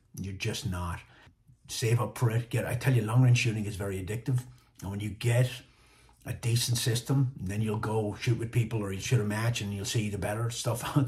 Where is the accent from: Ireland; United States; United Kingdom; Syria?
Ireland; Dundalk, County Louth; I was stationed in Dundalk. I grew up in Dundalk. I grew up in Black Rock. Stationed in Dundalk initially for a couple of years in the infantry